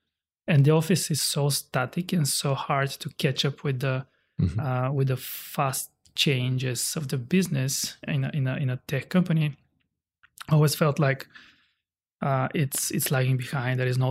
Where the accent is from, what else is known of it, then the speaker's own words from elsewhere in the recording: Sofia, Sofia City, Bulgaria; So I'm originally from Bulgaria, Sofia, Bulgaria.